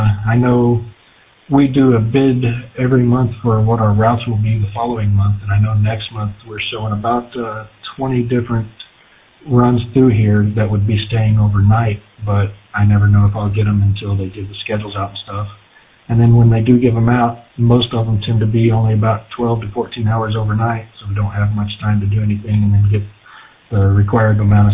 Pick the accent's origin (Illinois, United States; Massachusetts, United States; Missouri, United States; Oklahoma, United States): Missouri, United States; Springfield; I am from Springfield, Missouri, and I actually did it a couple of years ago.